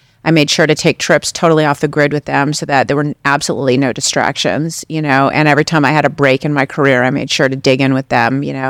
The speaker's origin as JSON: {"language": "English", "town": "Los Angeles", "region": "California", "country": "United States", "tie": "born or raised there", "said": "I was born and raised in Los Angeles. We still live in Los Angeles, you know"}